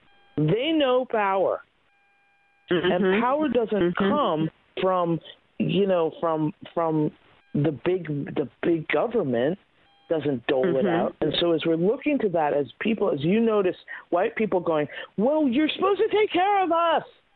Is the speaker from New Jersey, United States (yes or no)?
no; Woodstock, New York, United States; So I have this Native blood. I was raised in Woodstock.